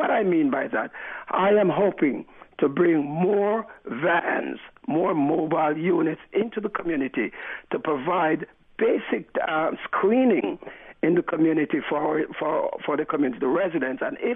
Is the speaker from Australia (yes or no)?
no; Jamaica; now in Brooklyn, United States; Brian, 33 years ago, I immigrated to Brooklyn from Jamaica, West Indies. And for the last 33 years, I have been living in the East Flatbush area.